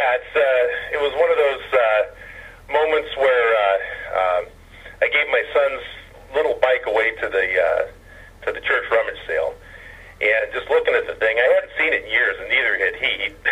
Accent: Ireland; I'm Irish, and in our heritage, the storyteller, the bard, wasn't necessarily a musician.

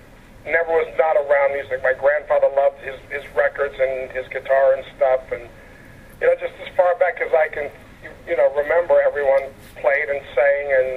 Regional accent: Miami, Florida, United States; born there; I was born in Miami, Florida.

